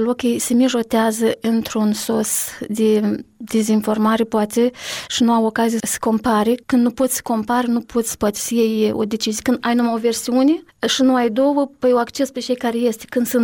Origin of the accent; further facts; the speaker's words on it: Moldova; când spun că sunt din Republica Moldova